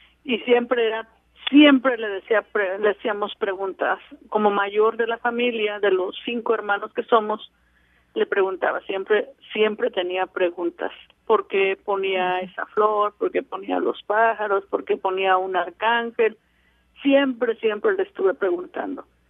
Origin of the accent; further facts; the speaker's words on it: Izúcar de Matamoros, Puebla, Mexico; Estaba en un grupo en mi pueblo, que mi pueblo se llama Izúcar de Matamoros